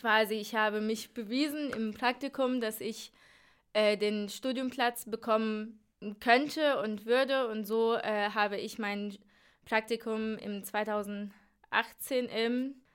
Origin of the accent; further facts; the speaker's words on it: Izmir, İzmir, Turkey; German is a second language; moved away as an adult; also born or lived in Istanbul; now in Germany; Ich komme aus der Türkei, ich bin in Istanbul geboren, aber in Izmir aufgewachsen, das ist die Küstenstadt und bis ich 19 war, habe ich da gelebt mit meinen Eltern zusammen und ab 19 habe ich mich für Studium in Deutschland entschieden und so bin ich nach Deutschland, nach Göttingen gekommen.